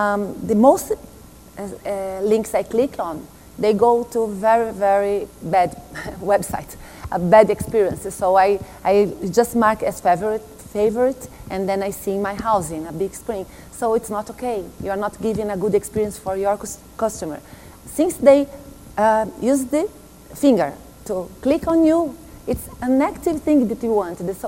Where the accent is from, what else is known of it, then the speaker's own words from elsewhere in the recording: Brazil; English is a second language; I'm from Brazil, I forgot to say that.